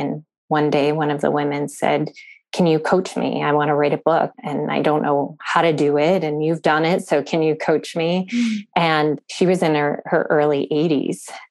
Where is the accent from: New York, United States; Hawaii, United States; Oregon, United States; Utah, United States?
Hawaii, United States; Honolulu; born there; So I was born in Honolulu near the military base there.